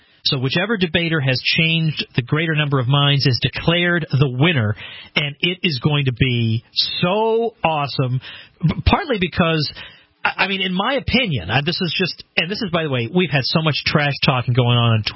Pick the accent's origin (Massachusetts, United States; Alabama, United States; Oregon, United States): Massachusetts, United States; Well, but I grew up in Massachusetts. I know at least the northern part of New Hampshire.